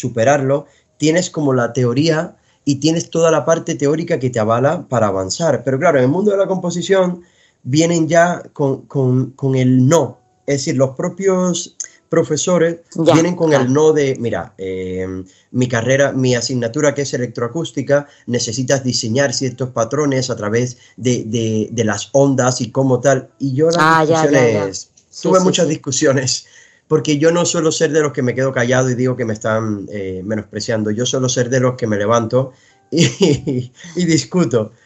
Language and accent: Spanish; Cuba; yo vengo de Cuba, un poco también especializado en la música popular, en la música jazz